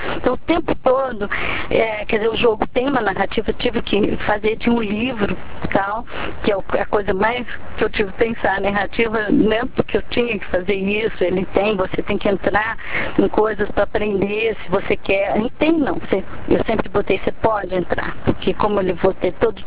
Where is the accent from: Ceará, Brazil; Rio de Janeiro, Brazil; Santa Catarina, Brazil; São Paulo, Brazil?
São Paulo, Brazil; Andradina; eu nasci em Andradina, metade da cidade era japonesa quando eu estudei, né?